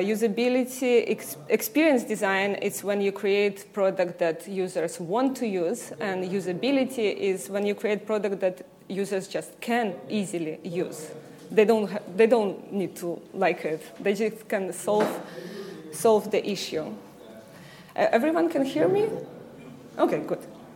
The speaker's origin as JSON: {"language": "English", "region": "Seoul", "country": "South Korea", "said": "I came from Seoul, South Korea."}